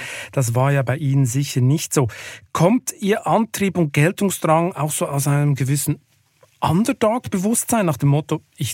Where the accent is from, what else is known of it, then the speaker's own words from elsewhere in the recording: Lucerne, Switzerland; ich bin ja in Luzern aufgewachsen, am See